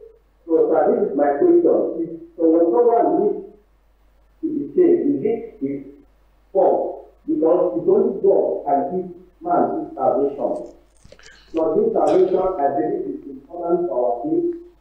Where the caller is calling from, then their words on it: Germany; from Germany. I'm online from Germany.